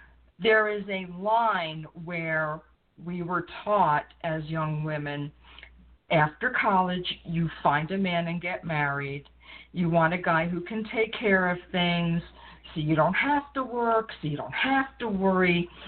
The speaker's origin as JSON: {"language": "English", "region": "New York", "country": "United States", "said": "We're all from New York."}